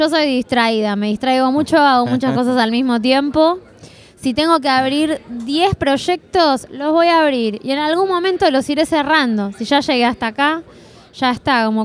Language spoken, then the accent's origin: Spanish; Buenos Aires, Argentina; yo soy una porteña muy rara porque no grito y duermo la siesta.